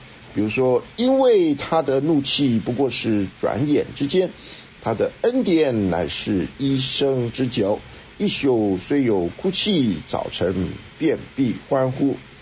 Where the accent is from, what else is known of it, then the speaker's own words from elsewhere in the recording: Taiwan; 我们小时候在台湾念的时候